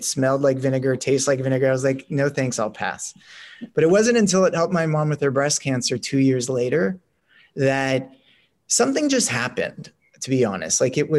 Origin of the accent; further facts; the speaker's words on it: Los Angeles, California, United States; being born and raised in Los Angeles, we live a very privileged life.